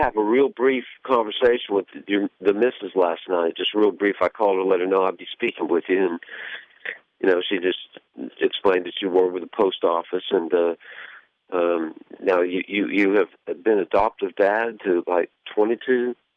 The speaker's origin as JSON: {"language": "English", "region": "Florida", "country": "United States", "tie": "born or raised there", "said": "Yeah, I was born down near South Miami. South Miami, I moved up here as a teen."}